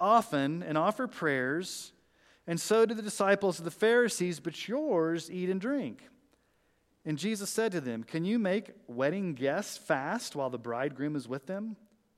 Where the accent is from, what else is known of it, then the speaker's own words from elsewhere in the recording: the South, United States; So growing up in the South, when you went to a restaurant and they asked you what type of soft drink you wanted